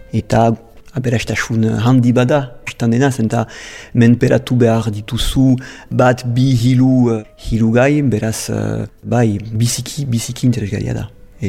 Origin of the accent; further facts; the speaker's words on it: Nouvelle-Aquitaine, France; also born or lived in Saint-Palais; Dona Paulen sortu nintzen eta bai handitu nintzen ere bai amikusen. Amikuse ene herrialdea da eta Donibane Lohizunen eta Ziburun lan egiten dut.